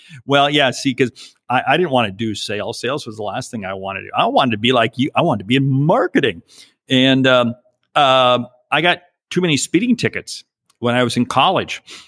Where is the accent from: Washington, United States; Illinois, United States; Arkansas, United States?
Washington, United States; Well, I was from a small town south of Seattle, mm-hmm. and my wife was from a small town north of Portland.